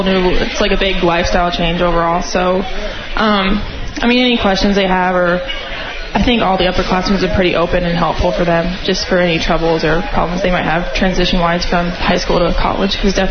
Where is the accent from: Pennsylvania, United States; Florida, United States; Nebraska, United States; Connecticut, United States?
Nebraska, United States; Omaha; I'm from Omaha, so it's like 2 hours away